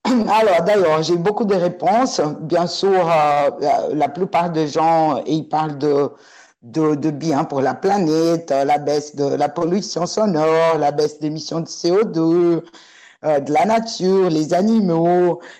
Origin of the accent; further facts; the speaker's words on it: Brazil; je suis une habitante de quartier de Paki depuis 2006. Je suis brésilienne